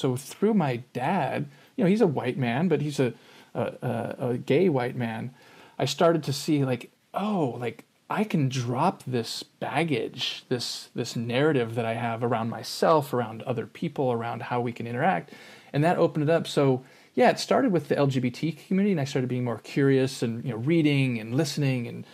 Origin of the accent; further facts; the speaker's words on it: San Diego, California, United States; I grew up in San Diego, and my parents had divorced when I was two.